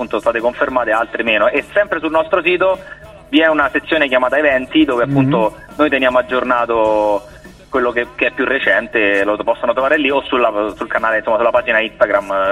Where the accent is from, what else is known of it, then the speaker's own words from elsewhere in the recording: Fiumicino, Lazio, Italy; Saremo live venerdì questo a Fiumicino, quindi dalle nostre parti.